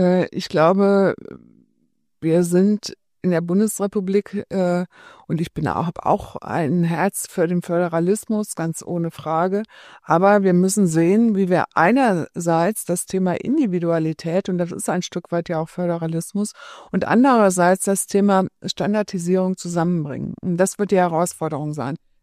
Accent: Darmstadt, Hesse, Germany; wenn ich jetzt mal meine Heimatstadt Darmstadt mir anschaue

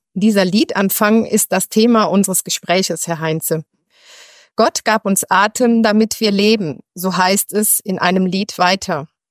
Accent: Arnoldsweiler, North Rhine-Westphalia, Germany; also born or lived in Eifel; ich komme gebürtig aus der Eifel und bin am Rande des rheinischen Braunkohlereviers aufgewachsen. In der Nähe von Düren gibt es einen Ort, der heißt Arnoldsweiler.

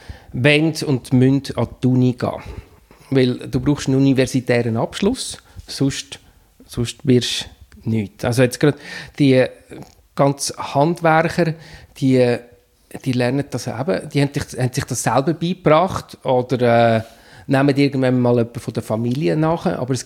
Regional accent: Switzerland; wenn du sagst, nein, ich komme aus der Schweiz

